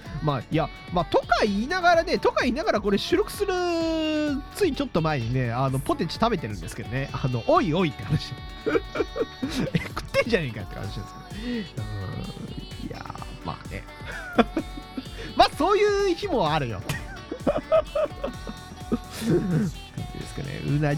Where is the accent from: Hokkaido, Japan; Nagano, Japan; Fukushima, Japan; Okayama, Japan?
Hokkaido, Japan; 僕が北海道出身っていうところもあって